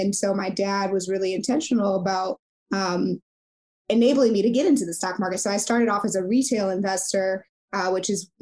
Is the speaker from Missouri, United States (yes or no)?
yes; St. Louis, Missouri, United States; I'm from St. Louis, Missouri, so Midwest through and through.